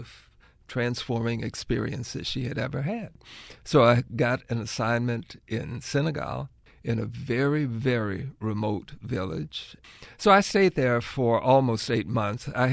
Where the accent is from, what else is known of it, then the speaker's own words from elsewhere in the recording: El Dorado, Arkansas, United States; I grew up in El Dorado. My family is from a small community in the northern part of the state called Cane River. Both my mother and father are from there.